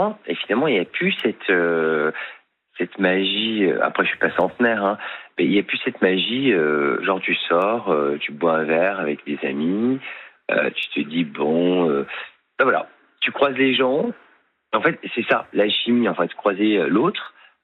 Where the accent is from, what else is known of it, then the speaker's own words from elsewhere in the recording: Paris, Île-de-France, France; now in Marseille, France; je suis parisien, mais je suis installé à Marseille.